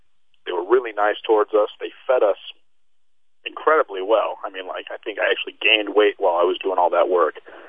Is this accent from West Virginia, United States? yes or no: no; Sitka, Alaska, United States; I told them, I'm from Sitka normally. They're like, oh, good. At least you know something about removing snow.